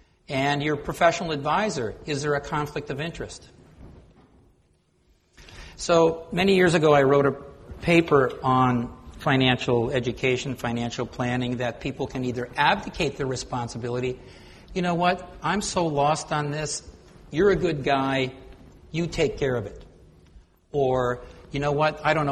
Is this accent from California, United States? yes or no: no; Rochester, New York, United States; also born or lived in Finland; I was actually born in Finland, but I grew up in Rochester